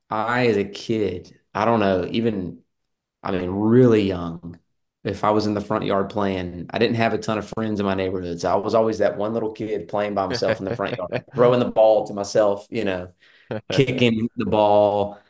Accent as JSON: {"language": "English", "region": "South Carolina", "country": "United States", "tie": "born or raised there", "said": "So I grew up in South Carolina, grew up in a local church, but did not have a relationship with the Lord."}